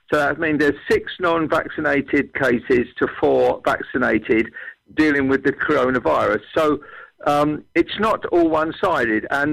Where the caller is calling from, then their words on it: Calpe, Valencian Community, Spain; phoning from Calpay.